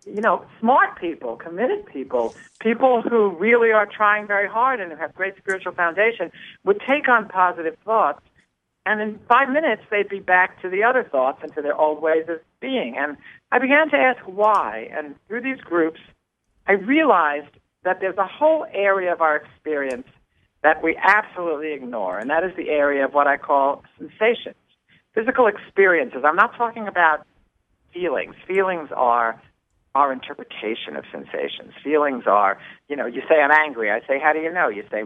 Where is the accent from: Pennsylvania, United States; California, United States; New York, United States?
New York, United States; I went back to New York, which was my hometown, and I began to coach singers and do small theater things